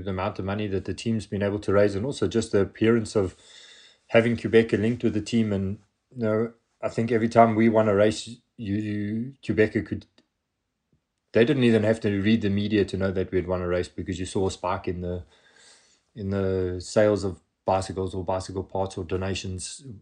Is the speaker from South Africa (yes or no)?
yes; South Africa